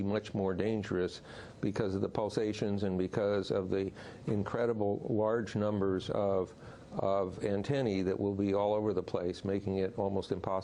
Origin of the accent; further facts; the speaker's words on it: United States; as an American scientist, I really hate to say this